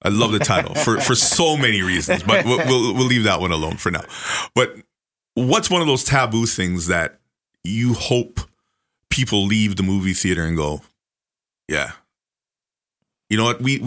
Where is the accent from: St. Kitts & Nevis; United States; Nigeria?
St. Kitts & Nevis; Just like I'm from St. Kitts and Nevis. Everybody leaves off Nevis.